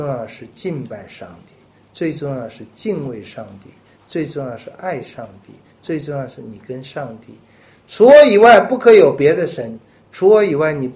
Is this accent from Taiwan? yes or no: yes; Taiwan; 咱们中国人，我从台湾来啊，真是我们台湾同胞有很多好处，有很多优点。